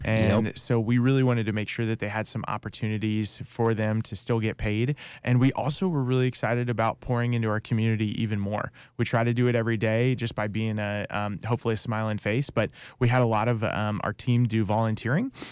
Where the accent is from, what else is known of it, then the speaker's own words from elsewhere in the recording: Nebraska, United States; So my quick story, I grew up in Nebraska, went to University of Nebraska-Lincoln, and actually majored in education.